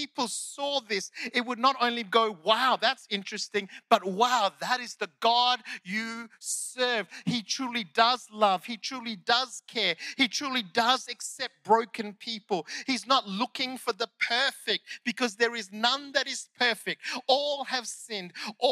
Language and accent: English; India; English is a second language; Sorry, English is my second language. Sometimes the Indian comes